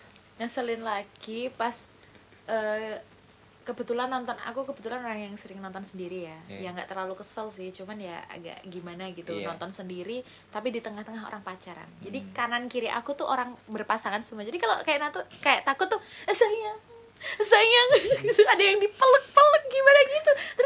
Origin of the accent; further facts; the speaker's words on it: Yogyakarta, Special Region of Yogyakarta, Indonesia; Berarti kita orang Jogja harus membiasakan itu.